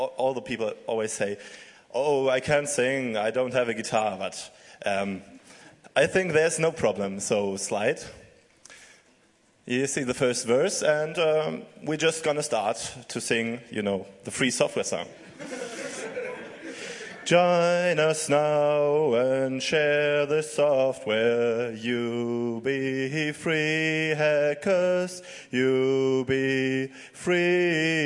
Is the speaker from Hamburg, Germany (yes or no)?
yes; Hamburg, Germany; from Hamburg